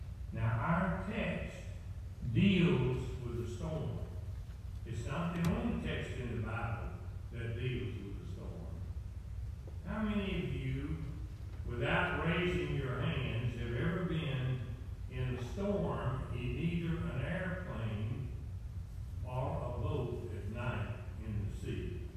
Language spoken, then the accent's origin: English; Shreveport, Louisiana, United States; I grew up on Cross Lake in Shreveport, Louisiana.